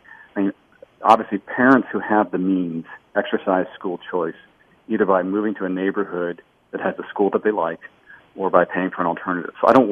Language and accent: English; Tampa, Florida, United States; And I'm very proud to both donate to and fundraise for two magnets in my hometown of Tampa.